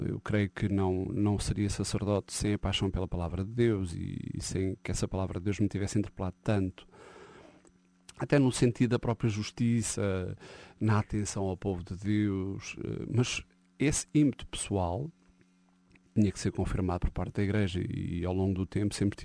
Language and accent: Portuguese; Alcobaça, Leiria, Portugal; Eu já tinha muita autonomia em Alcobaça, eu sou de Alcobaça.